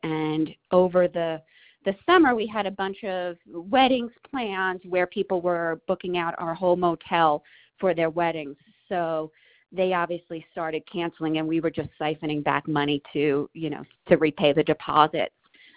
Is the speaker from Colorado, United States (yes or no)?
yes; Steamboat Springs, Colorado, United States; We're originally from Steamboat Springs, where we both worked in hospitality, where there were two seasons up in the mountain areas.